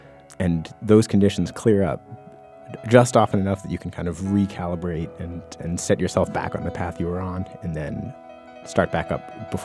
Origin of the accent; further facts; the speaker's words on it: New England, United States; I grew up in the Mass-New Hampshire border, and then now I'm a touring musician